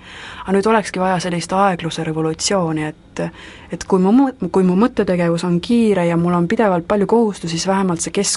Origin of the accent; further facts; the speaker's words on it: Saue, Harju County, Estonia; ma olin ikka pigem selline väga linnakeskne, kes ihaldas kesklinnas elamist, sest ma kunagi pärinen Saualt.